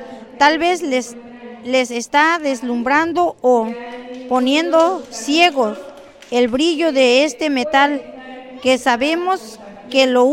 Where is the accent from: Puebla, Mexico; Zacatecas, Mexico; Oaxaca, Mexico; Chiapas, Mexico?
Oaxaca, Mexico; San Pablo Cuatro Venados; todos y cada uno de nosotros somos originarios de San Pablo Cuatro Venados.